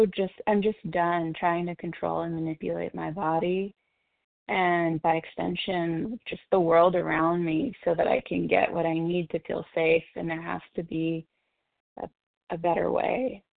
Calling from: Oregon, United States; I'm from Oregon.

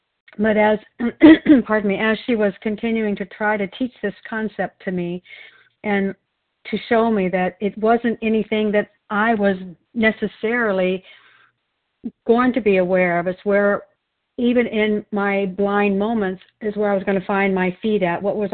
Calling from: Wilsonville, Oregon, United States

